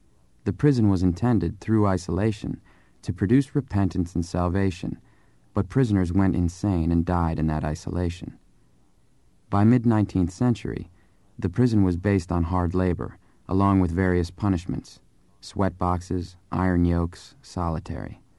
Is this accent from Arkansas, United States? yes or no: yes; Arkansas, United States; moved away as an adult; now in California, United States; I'm a middle-aged woman. And I'm on welfare. I have raised 6 children. I grew up in Arkansas, worked there for 15 years in a laundry, moved to California.